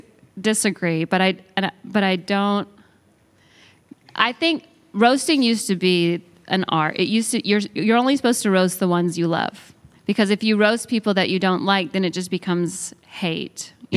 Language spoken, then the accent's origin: English; Georgia, United States; I'm from Georgia, so I should love the Atlanta Dream, but I just can't.